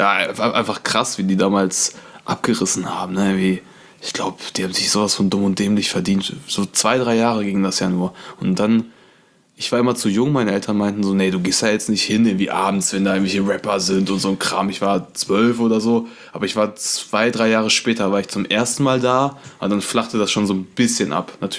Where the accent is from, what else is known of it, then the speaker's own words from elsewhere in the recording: Issum, North Rhine-Westphalia, Germany; Ich komme ja aus Isum.